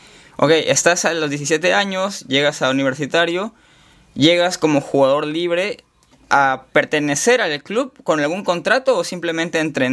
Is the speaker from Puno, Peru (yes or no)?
no; Chiclayo, Lambayeque, Peru; now in Lima, Peru; yo también no soy de acá de Lima, entonces yo fácil conozco un poco más lo que es Chiclayo